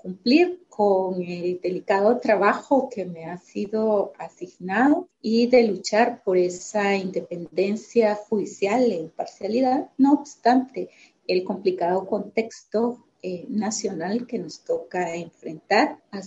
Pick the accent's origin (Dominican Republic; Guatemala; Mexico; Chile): Guatemala; Lo recibo también como una esperanza de cambio en mi país y como una motivación para seguir adelante, como una visibilización de que en Guatemala hay personas que quieren fortalecer el Estado de Derecho